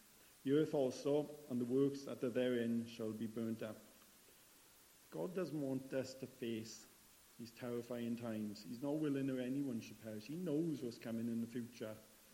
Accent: Penderyn, Wales, United Kingdom; Now, I was brought up in Penderyn, countryside, village.

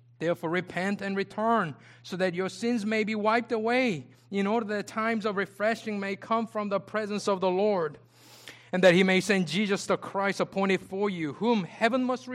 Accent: Seoul, South Korea; I grew up in Seoul, Korea. Early 90s, I was in high school, specialized high school.

